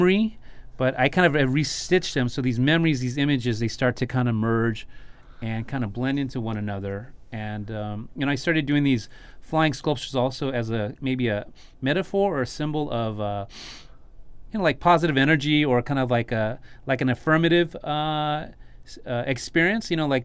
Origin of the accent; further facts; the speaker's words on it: El Paso, Texas, United States; now in Los Angeles, United States; growing up in El Paso and growing up in the desert and also the open spaces here of Lubbock also too